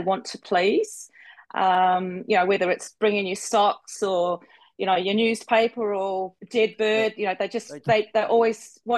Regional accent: New Zealand; I'm originally from New Zealand.

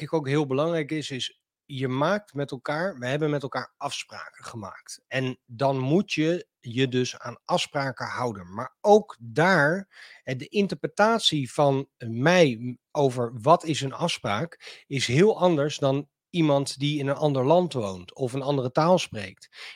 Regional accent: The Hague, South Holland, Netherlands; En mijn wortels liggen in Den Haag. Mijn wortels liggen in iets breder in Nederland.

